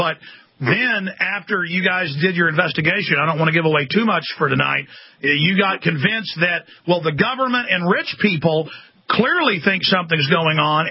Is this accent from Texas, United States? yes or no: yes; Dallas, Texas, United States; growing up in Dallas, they designate the underground car garages as nuclear fallout shelters.